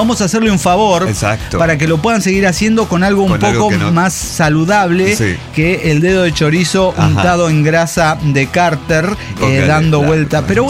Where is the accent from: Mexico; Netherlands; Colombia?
Mexico; now in Sweden; yo vengo de México